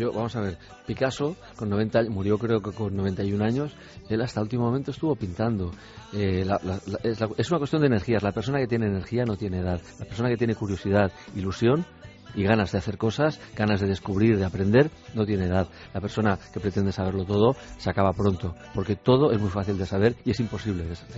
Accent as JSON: {"language": "Spanish", "town": "Barcelona", "region": "Catalonia", "country": "Spain", "said": "Yo soy de Barcelona, soy catalán de Barcelona, pero mi familia es de Albacete."}